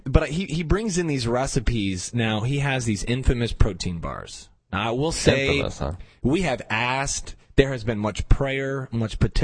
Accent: the North, United States; Now, remember, I'm from the North. Okay. Since I moved to the South

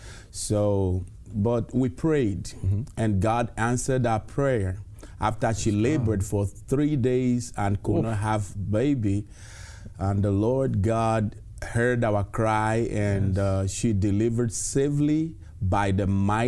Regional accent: Nigeria; from Nigeria.

